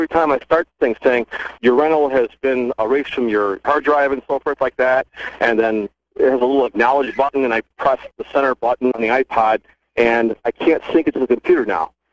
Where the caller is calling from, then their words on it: Charlotte, North Carolina, United States; Okay, I'm in Charlotte right now.